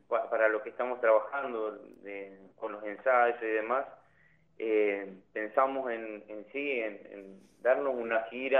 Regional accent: Salta, Argentina; now in Pico Truncado, Argentina; Nosotros somos de Pico Truncado. Hace más de 22 años que estoy en el sur. Yo soy de Salta … Y hace 22 años que vivimos acá en Pico Truncado y en Colo del Cayque.

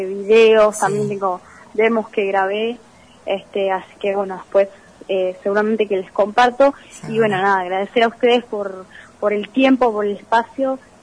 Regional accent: Puerto San Julián, Santa Cruz, Argentina; Nacida en Puerto San Julián, no, pero vivo acá desde que tengo meses, así que prácticamente soy de Puerto San Julián.

